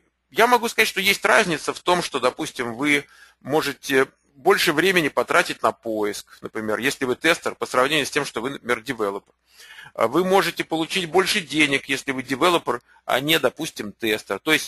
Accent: California, United States; Вот я из Калифорнии не хочу там жить ни за какие деньги.

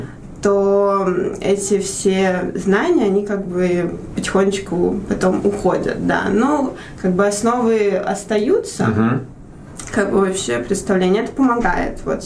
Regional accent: Moscow, Russia; я из Москвы.

